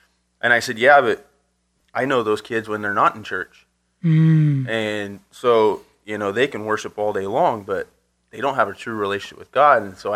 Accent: Oroville, California, United States; We're from Oroville, raised in Oroville, moved around a little bit, but always came back to Oroville.

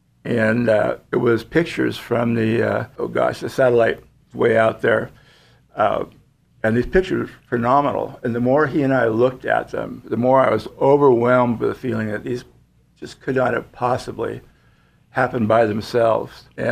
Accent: California, United States; I grew up down in the Bay Area in Marin County, north of San Francisco. We moved up here, graduated from Cal.

